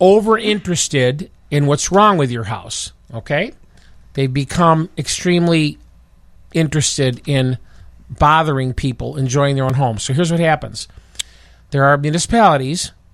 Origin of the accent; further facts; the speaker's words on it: Oak Park, Illinois, United States; Where I grew up in Oak Park, when you leave Oak Park, it's $8 a thousand.